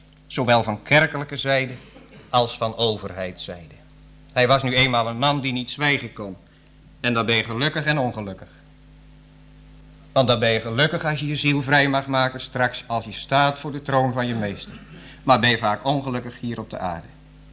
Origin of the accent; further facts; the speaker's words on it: Driebergen, Utrecht, Netherlands; Ik ben in Driebergen opgegroeid